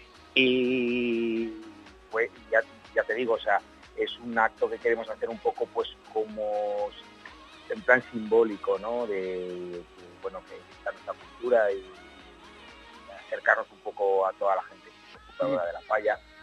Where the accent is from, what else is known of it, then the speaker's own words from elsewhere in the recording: Valencian Community, Spain; como buenos falleros y valencianos